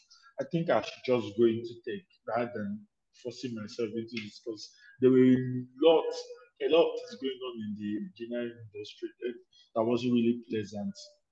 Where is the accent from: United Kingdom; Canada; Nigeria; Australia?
Nigeria; Yaba, Lagos; I grew up in Yaba. And Yaba, as you know, was the center of tech, as at the time where tech became a big thing in Nigeria, in Lagos, basically.